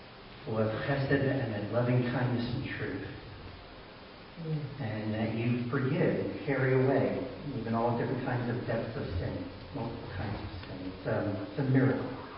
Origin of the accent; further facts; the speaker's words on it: Yardley, Pennsylvania, United States; now in Drexel Hill, United States; I actually live in Drexel Hill. I'm right in Delaware County. And I grew up in Yardley, in Bucks County. My parents still are alive and live there.